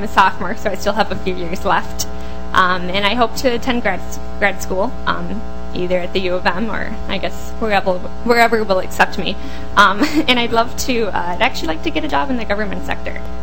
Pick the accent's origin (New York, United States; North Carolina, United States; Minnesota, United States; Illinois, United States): Minnesota, United States; North Mankato; Well, I'm from North Mankato, okay.